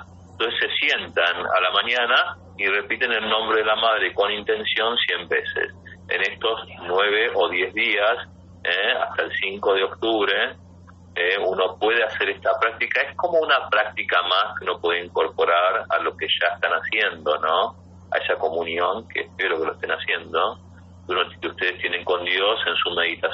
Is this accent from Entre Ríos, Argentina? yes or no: no; Buenos Aires, Argentina; now in Orange County, United States; vivimos en el Orange County. Me di cuenta dónde iba, ¿no? Digo, no, originalmente soy argentino, soy argentina de Buenos Aires.